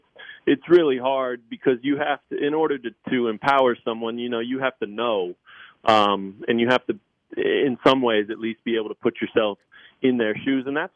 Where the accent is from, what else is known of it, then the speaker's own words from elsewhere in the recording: Lawrence, Kansas, United States; I was incredibly proud of my hometown and the way the protests went down here in Lawrence, Kansas